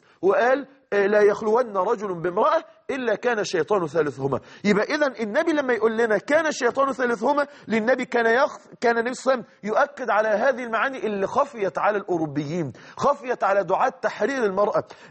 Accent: Egypt; زي عندنا في مصر كما بيقولوا

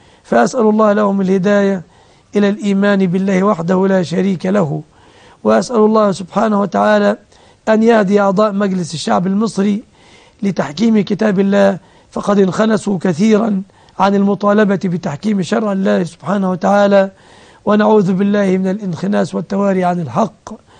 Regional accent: Egypt; وأسأل الله أن يحفظ بلادنا مصر

